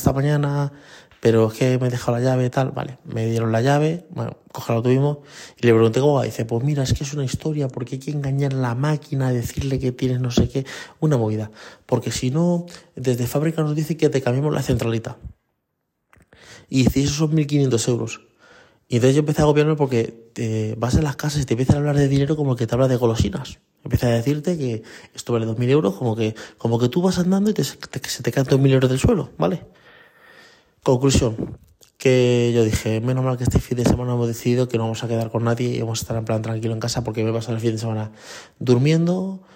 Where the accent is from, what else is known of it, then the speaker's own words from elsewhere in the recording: Spain; y yo soy español y mi mujer es dominicana